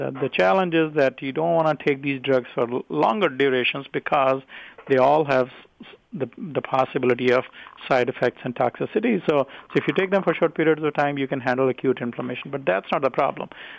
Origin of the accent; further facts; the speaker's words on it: India; I'm originally from India.